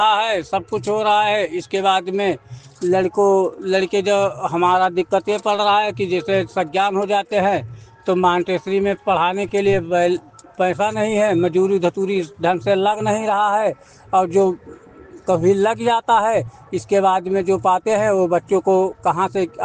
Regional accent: Uttar Pradesh, India; हमारा ज़िला बहराइच, तहसील पयागपुर, पारसनाथ, पिपरा पदारत का रहने वाला हूँ

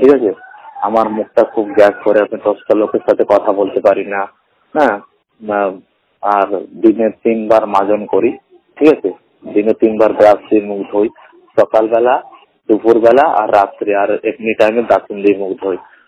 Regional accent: Allahabad, Uttar Pradesh, India; আমার বাড়ি হলো এলাহাবাদ, আমি দুচোখে অন্ধ।

